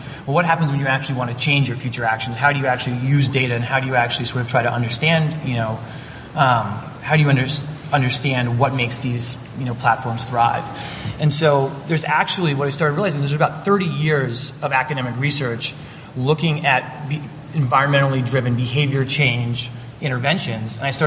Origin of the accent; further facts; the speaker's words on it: New York City, New York, United States; That's different necessarily than from where I grew up in New York City.